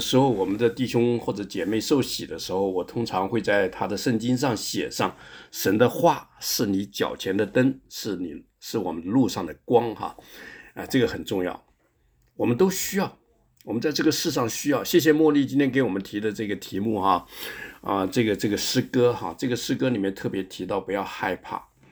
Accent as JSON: {"language": "Chinese", "country": "Taiwan", "said": "还有我从台湾来的哈"}